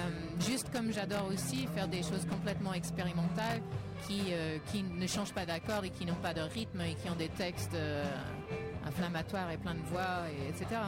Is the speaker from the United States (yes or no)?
yes; United States; je suis américaine